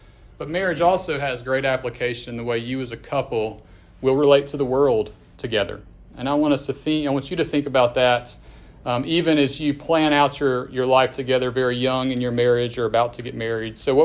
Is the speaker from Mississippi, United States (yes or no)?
yes; Brandon, Mississippi, United States; we're both from Jackson, sort of the Brandon area, actually. She's from Real Brandon, I'm from Reservoir Brandon.